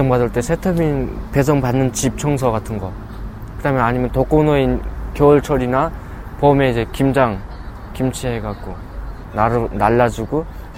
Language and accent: Korean; North Korea; now in South Korea; 나는 항상 이제 북한에서 왔는데